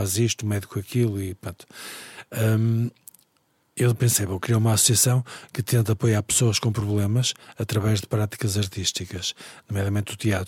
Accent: Viana do Castelo, Portugal; now in Porto, Portugal; E então tirei a enfermagem em Viana do Castelo, que é de onde eu sou, e quando vim para o Porto

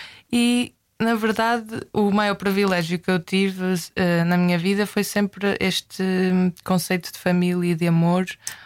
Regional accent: Resende, Norte, Portugal; E eu cresci em Rezende. Eu sou filha de um professor de educação física e neta de professor de educação física e sobrinha de professor de educação física.

